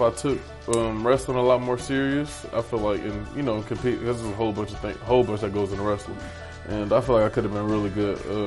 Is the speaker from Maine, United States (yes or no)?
no; Conyers, Georgia, United States; I'm from Conyers, went to Clemson, then right here in Flowery Branch.